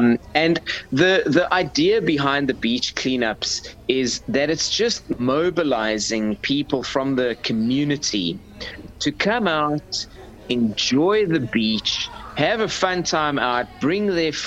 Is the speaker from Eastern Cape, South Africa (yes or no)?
no; Free State, South Africa; now in Cape Town, South Africa; I grew up in the Free State of all places and moved to Cape Town about 20 years ago